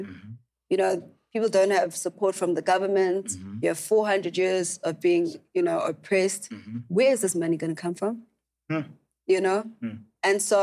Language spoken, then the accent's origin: English; South Africa; I'm going to speak about South Africa because I'm proudly South African.